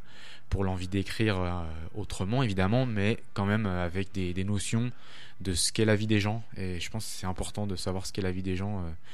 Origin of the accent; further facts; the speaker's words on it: France; Ouais, j'ai grandi là.